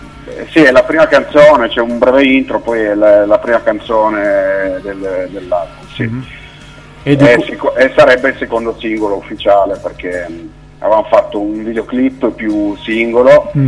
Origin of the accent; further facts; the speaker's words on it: Piedmont, Italy; ci sono almeno dalle nostre parti in Piemonte ci sono pochi locali